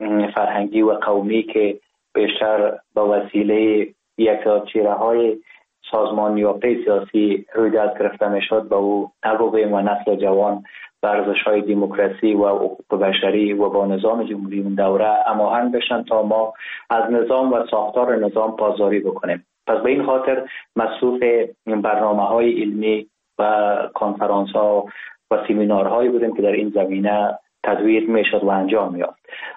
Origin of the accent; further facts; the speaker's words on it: Ghazni, Afghanistan; also born or lived in Kabul; نزاده شهر ولایت غزنی هستم. در شهر غزنی به دنیا آمدیم، دوره کودکی خود را در غزنی و کابل سپری کردیم، دوره مکتب را قسمت تا صنف 4 و 5 در کابل پشت سر نهادیم و بعدا در غزنی رفتیم